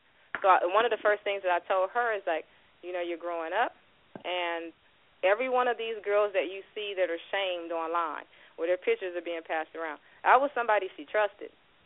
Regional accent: Los Angeles, California, United States; I'm from California, South Central.

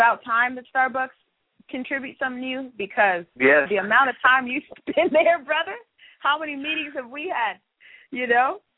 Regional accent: California, United States; I was born and raised

